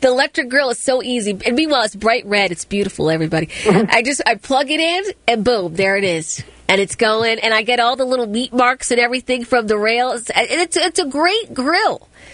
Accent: Massachusetts, United States; born there; I didn't have a problem getting my birth certificate, but I was born in Massachusetts

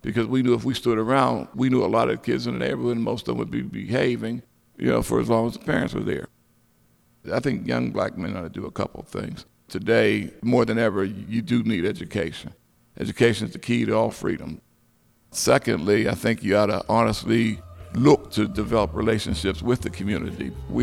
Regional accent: Wilkinsburg, Pennsylvania, United States; You know, when I grew up here in Wilkinsburg, the community was 40,000 residents.

